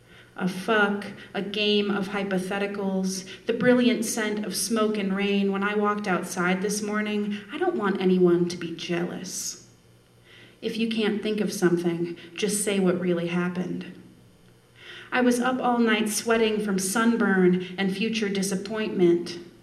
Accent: Idaho, United States; I was really kind of obsessed with where I grew up in Idaho, and I really missed it a lot and missed being in the Northwest.

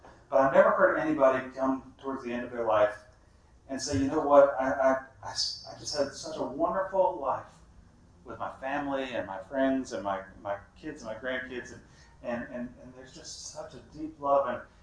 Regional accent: Baltimore, Maryland, United States; It was funny because I grew up in Baltimore.

